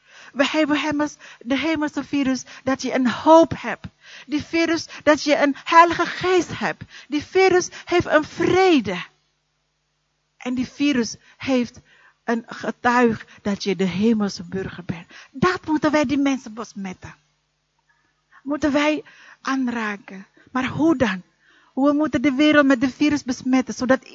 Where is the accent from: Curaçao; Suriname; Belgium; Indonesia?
Indonesia; North Sumatra; Maar ik kom uit Noord-Sumatra in Indonesië.